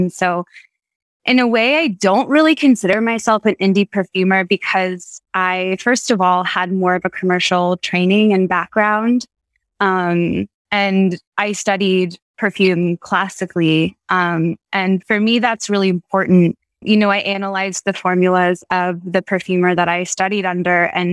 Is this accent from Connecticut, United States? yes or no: no; California, United States; now in New York City, United States; I'm originally from California.